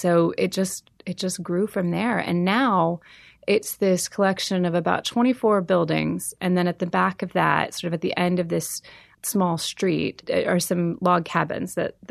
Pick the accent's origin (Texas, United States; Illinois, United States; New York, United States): Texas, United States; I mean, I'm originally from Texas, and so this kind of imagery is fairly familiar to me.